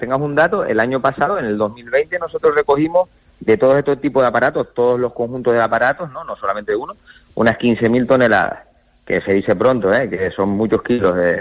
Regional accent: Canary Islands, Spain; está genial vivir en Canarias, yo soy canario y soy súper feliz de vivir aquí

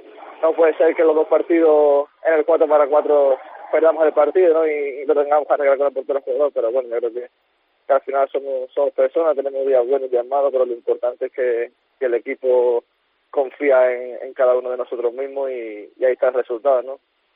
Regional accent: Andalusia, Spain; Sí, bueno, la verdad que para mí es un orgullo, ¿no?, ir a Andalucía, mi tierra.

